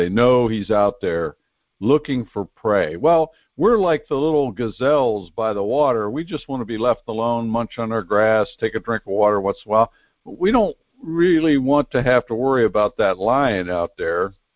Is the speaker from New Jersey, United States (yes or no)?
yes; New Jersey, United States; I grew up in South Jersey, part of my childhood anyway, in South Jersey, very heavily Italian at that time especially.